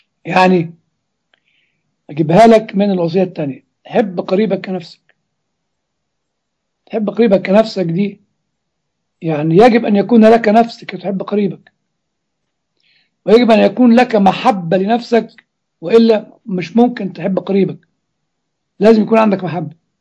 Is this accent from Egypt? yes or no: yes; Egypt